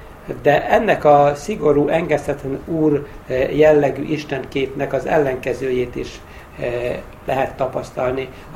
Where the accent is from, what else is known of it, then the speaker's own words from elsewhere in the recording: Pécs, Baranya, Hungary; és Pécsről jöttem.